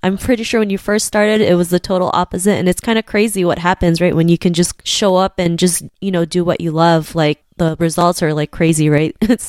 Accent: Philippines; I'm from the Philippines as well.

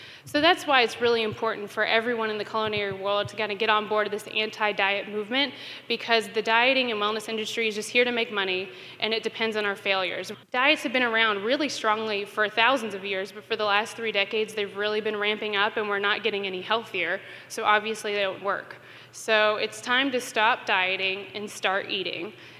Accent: Memphis, Tennessee, United States; Like, I'm from Memphis, it's very low socioeconomic status for a lot of families

